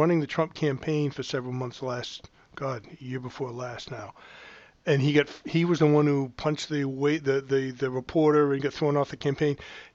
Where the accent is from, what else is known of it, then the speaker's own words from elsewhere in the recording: New Bedford, Massachusetts, United States; Now, I grew up in New Bedford, which is a fishing town, and everyone, I mean, Georgia's Bank is where all the fish are.